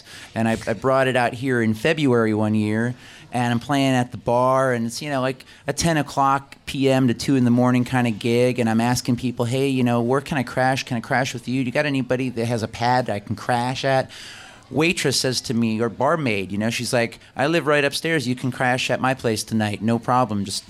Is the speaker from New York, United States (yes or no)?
yes; Cheektowaga, New York, United States; Peter grew up in Hamburg, New York, which is south of where I grew up in Cheektowaga, and we've got mutual friends.